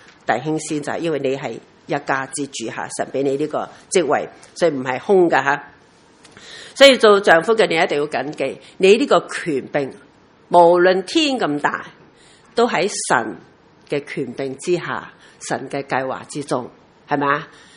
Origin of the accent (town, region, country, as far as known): China